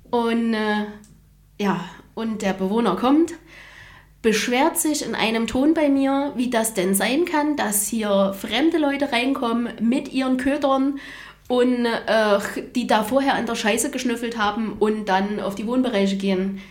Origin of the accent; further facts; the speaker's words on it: Thuringia, Germany; Also ich komme ursprünglich hier aus der Nähe von Gera.